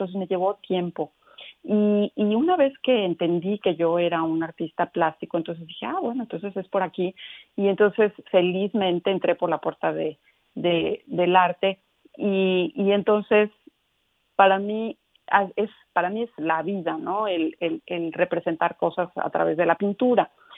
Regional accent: Mexico City, Mexico; now in Houston, United States; Yo soy de la Ciudad de México y mi corazón está en la Ciudad de México, ¿verdad? Entonces dije, bueno, yo quiero transportar mi ciudad aunque también estoy haciendo a Houston, que es mi hogar ahora

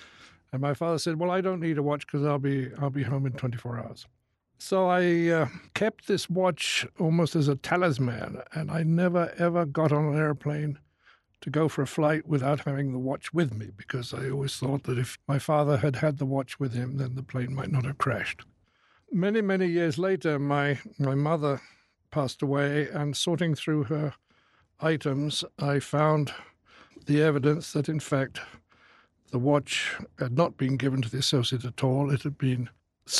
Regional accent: Salisbury, South West England, United Kingdom; born there; I was born in Wiltshire, in the town of Salisbury, which is famous for a 900-year-old Gothic cathedral in which I was baptized.

